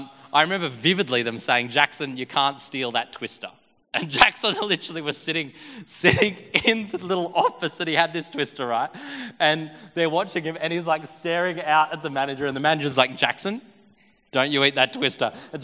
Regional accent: Billawilla, Australia; I mean, in my hometown, it was accessible. We didn't have a Macca's in Billawilla.

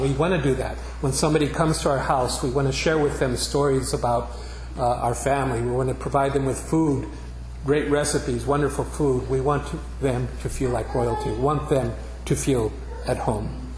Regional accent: El Paso, Texas, United States; For me, I grew up in El Paso, and when I went to the Holy Land, I felt like I was home, because it's rocks, it's desert

